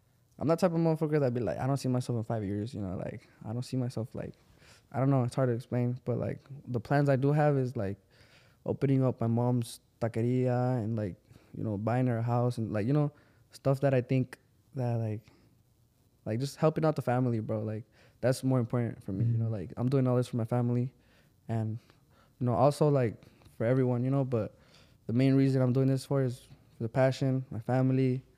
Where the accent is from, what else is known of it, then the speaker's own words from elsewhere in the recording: Mexico; now in United States; I grew up in Mexico a while and then I came to the US